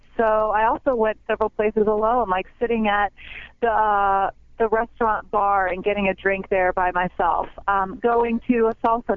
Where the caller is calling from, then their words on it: Brooklyn, New York, United States; I'm calling you from beautiful, sunny Brooklyn, New York.